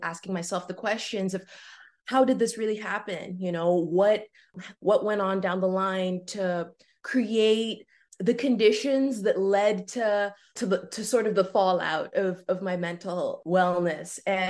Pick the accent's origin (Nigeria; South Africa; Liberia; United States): South Africa; I was born and raised in South Africa by two freedom fighters